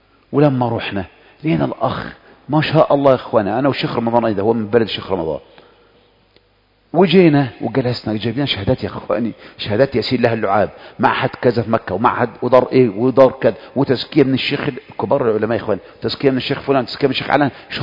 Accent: Egypt; احنا من مصر

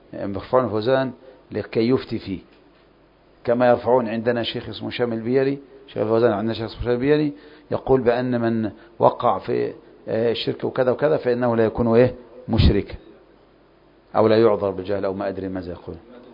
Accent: Saudi Arabia; وعندنا في المملكة من يجهل التوحيد

